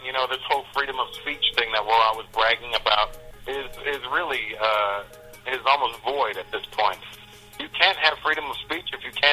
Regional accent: Canada; being a Canadian, we have a great way of looking at the world because we're outsiders

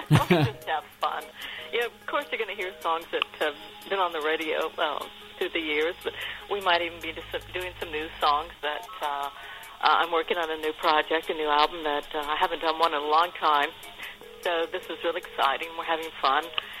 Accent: Wabash, Indiana, United States; I grew up in Wabash, Indiana, and we used to get quite a bit there.

